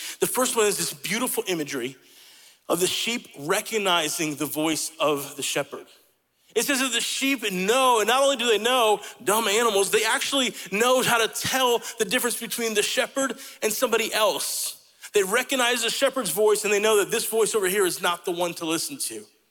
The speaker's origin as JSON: {"language": "English", "country": "Italy", "tie": "born or raised there", "also_born_or_lived": "United States", "said": "I told you guys I grew up in Italy"}